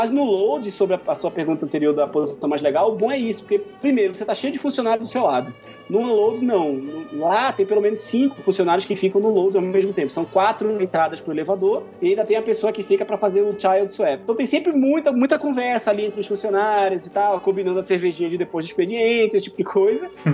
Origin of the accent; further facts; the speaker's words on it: Brazil; que eu sou brasileiro